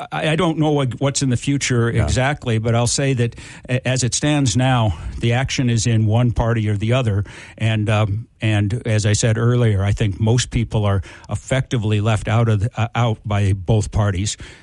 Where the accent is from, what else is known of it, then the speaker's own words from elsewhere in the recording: Hamilton, Ontario, Canada; I was born and raised in Hamilton, and I spent 30 years in the Army, and at the end of 30 years, it was … thank you for your service, go home. So I did. I returned to Hamilton, and that's where I've lived ever since.